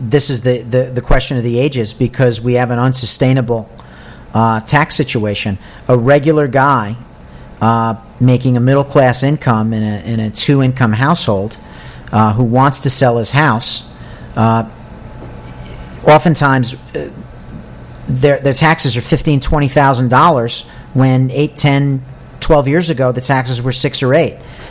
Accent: Ossining, New York, United States; I'm from Ossining.

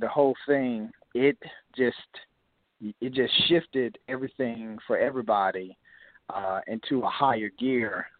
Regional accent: Georgia, United States; now in North Carolina, United States; I was the director of curriculum and innovation in my home where I was born and raised in Georgia.

